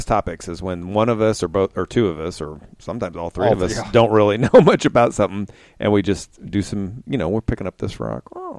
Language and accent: English; Kokomo, Indiana, United States; Because I grew up in Kokomo, and they used to have a steel mill. And I lived not too far from it, and you could hear it running and operating.